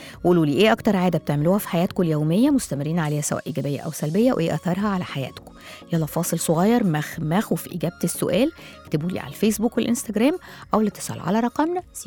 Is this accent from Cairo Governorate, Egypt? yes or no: yes; Cairo, Cairo Governorate, Egypt; لما حصل الحريق اللي حصل عندنا في القاهرة